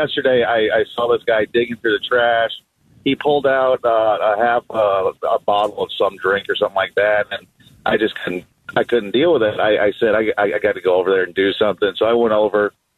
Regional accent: Iowa, United States; now in Gilbert, United States; I actually just moved to Gilbert about a year ago, so I haven't seen a whole lot of this, but I came from Iowa.

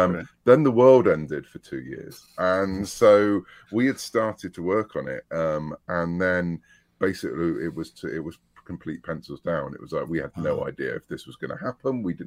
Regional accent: United Kingdom; I was brought up on Doctor Who in the UK, and that was when Doctor Who was the 25-minute show on Saturday afternoon

